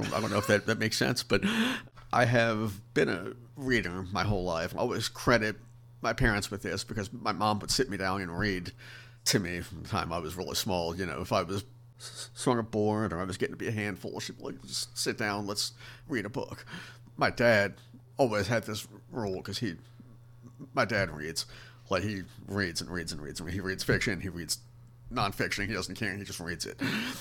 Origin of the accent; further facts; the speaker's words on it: King George, Virginia, United States; All right. Well, I am from King George. My parents are not.